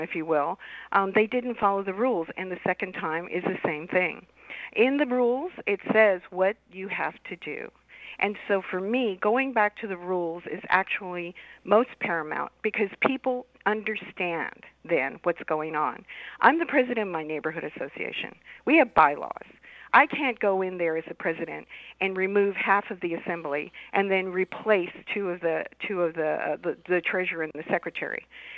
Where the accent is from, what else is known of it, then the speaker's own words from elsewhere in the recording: San Antonio, Texas, United States; moved away as an adult; I was born in San Antonio, grew up in the Jefferson neighborhood, graduated from Jefferson High School, started architecture at SAC, and then graduated from the University of Houston in environmental design. I moved to New York